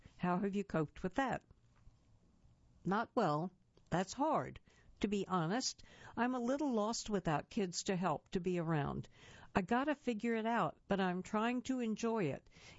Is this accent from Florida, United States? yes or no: no; Naperville, Illinois, United States; I'm a Naperville guy, running around fighting over the last piece of cake